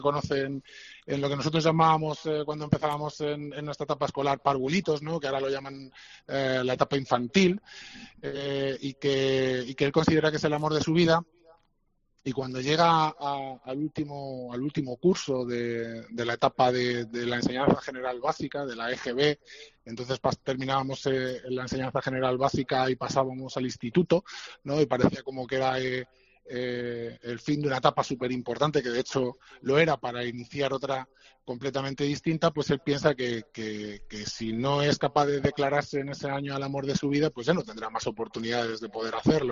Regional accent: Fuenlabrada, Community of Madrid, Spain; yo me he criado y he vivido y vivo actualmente en Fuenlabrada, y el barrio que narra el mapa de la inocencia es efectivamente mi barrio, el barrio en el que yo viví mi infancia y mi adolescencia.

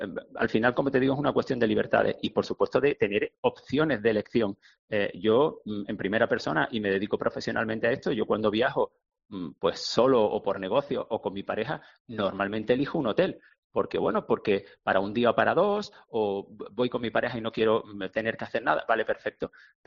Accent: Málaga, Andalusia, Spain; yo vivo en un pueblo de interior y cuando voy a Málaga también soy un turista, ¿no? Y soy malagueño, pero también soy un turista en Málaga

